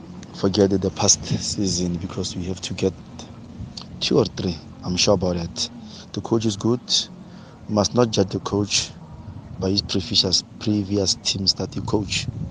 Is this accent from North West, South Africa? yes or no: yes; Rustenburg, North West, South Africa; I'm from Rustenburg in Morule.